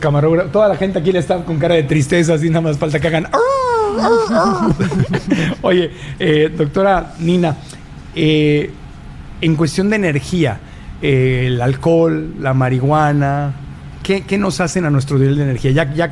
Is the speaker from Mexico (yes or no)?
yes; Tijuana, Baja California, Mexico; Pues yo soy de Tijuana.